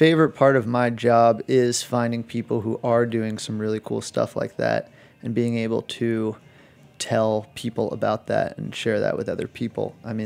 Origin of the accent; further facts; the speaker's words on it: Pittsburgh, Pennsylvania, United States; I mean, I'm from Pittsburgh, and it's starting to change